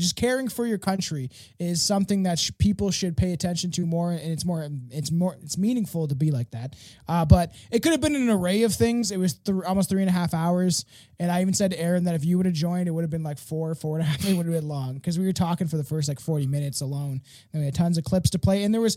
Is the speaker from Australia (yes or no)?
no; Canada; I've always, you know, loved being Canadian, but I don't love my government